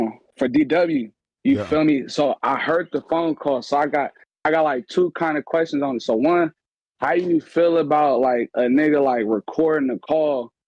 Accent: California, United States; I'm from the Bay, so I don't got no problem with the niggas I'm finna name

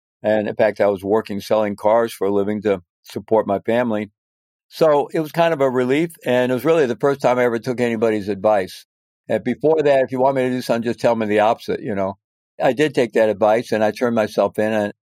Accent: Midwest, United States; So I grew up in the Midwest, a Roman Catholic family. I don't know, for anybody that grew up in the 1950s, kind of middle class, leave it to Beaver kind of suburban world.

